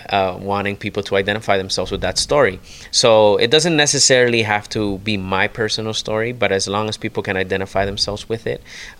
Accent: Toronto, Ontario, Canada; You know, growing up in Toronto, it's very multicultural, as Montreal is.

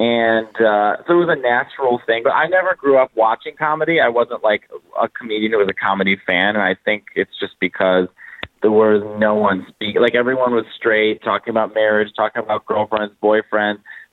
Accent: Chicago, Illinois, United States; now in Italy; So I'm from Chicago, Illinois. I am, you know, of Italian descent

